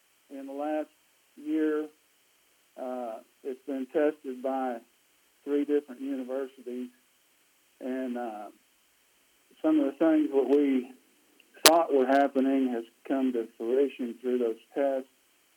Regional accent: Anthony, Kansas, United States; now in Freedom, United States; I'm originally from Anthony, Kansas. I take care of a ranch in Freedom, Oklahoma, through the week.

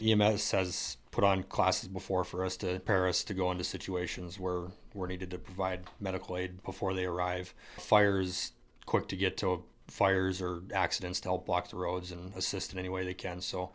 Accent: Sydney, New South Wales, Australia; I was born and raised in Sydney.

